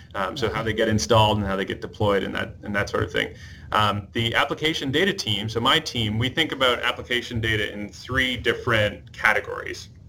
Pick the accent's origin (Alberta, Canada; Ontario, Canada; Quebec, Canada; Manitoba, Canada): Ontario, Canada; So I grew up in Canada, in Eastern Ontario, near sort of between Montreal and Ottawa.